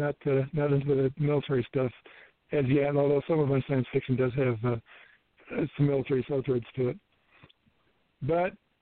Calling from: Centennial, Colorado, United States; I'm calling from Centennial, Colorado.

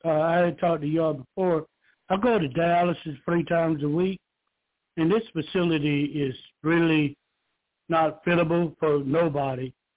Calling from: Georgia, United States

